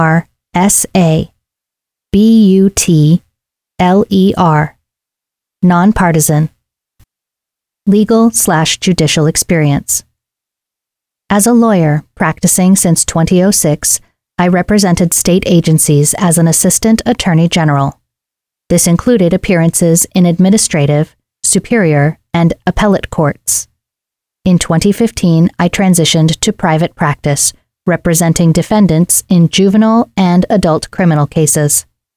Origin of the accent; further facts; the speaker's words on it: Shelton, Washington, United States; As a Shelton native, it is my desire to serve the citizens of Mason County. I grew up in Mason County, graduating from Shelton High School.